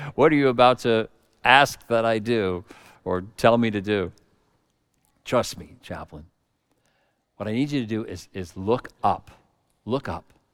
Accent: Connecticut, United States; I grew up in Connecticut where people had everything.

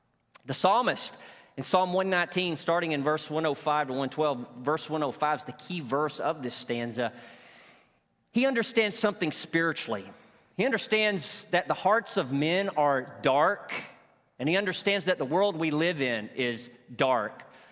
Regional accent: Arkansas, United States; Most of you are aware I grew up in Northeast Arkansas, out in the country.

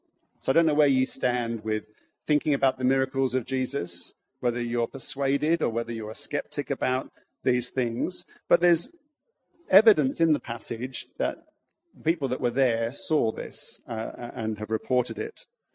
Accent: United Kingdom; I'm a Brit, so I know about talking about the weather.

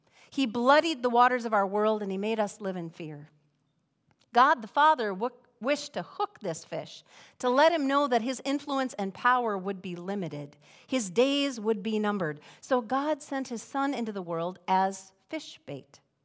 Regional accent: Bemidji, Minnesota, United States; Well, growing up in Bemidji, I certainly have

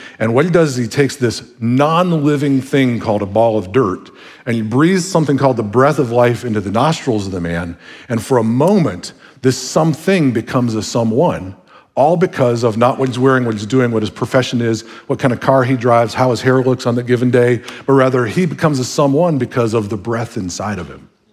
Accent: Michigan, United States; I'm from Michigan, where the trees are like 150 feet tall.

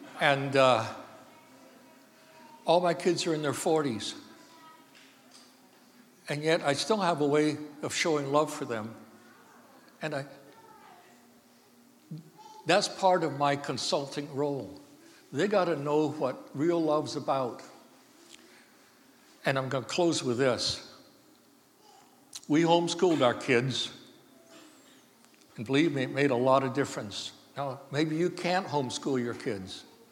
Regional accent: Scotland, United Kingdom; And I blame that on being Scottish. And I know I blame a lot of things on being Scottish, but doggone, we're a wonderful people most of the time.

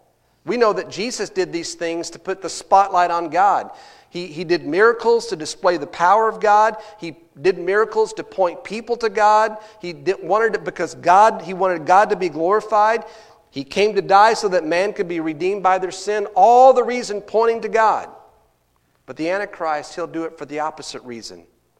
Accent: Texas, United States; now in Missouri, United States; Now, if you don't know, I'm from Texas originally. I like Missouri stuff. I've lived here for almost 25 years.

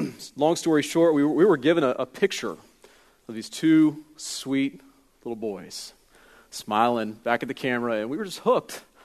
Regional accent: Jacksonville, Florida, United States; born there; I was born originally in Jacksonville, Florida

